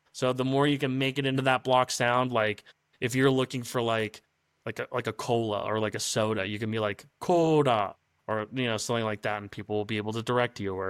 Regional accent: Vancouver, British Columbia, Canada; Like if I were to tell you like, oh, I'm from Vancouver.

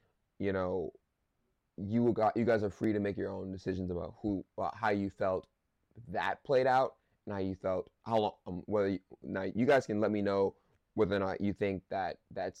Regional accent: New York, United States; born there; You know, I was born in New York, so New York still has a very, very big place in my heart, of course.

